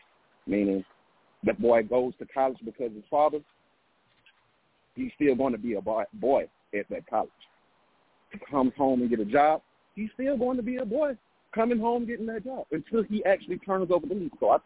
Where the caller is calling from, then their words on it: Atlanta, Georgia, United States; I'm calling from Atlanta.